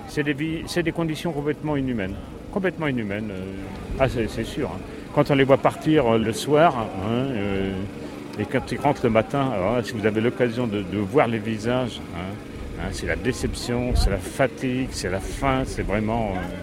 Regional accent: Brittany, France; Moi, je suis breton, ça fait 2 mois et demi que je suis là.

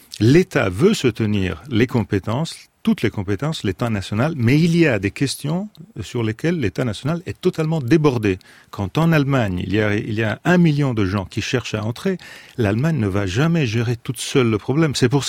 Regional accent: Italy; French is a second language; C'est moi qui le dis, je suis un Italien.

